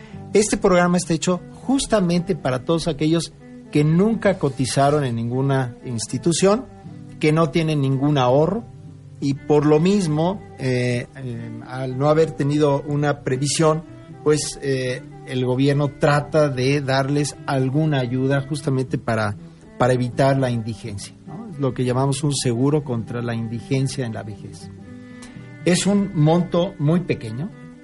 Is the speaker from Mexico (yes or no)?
yes; Mexico; es lo que podemos como mexicanos, entre todos, solidariamente pagando nuestros impuestos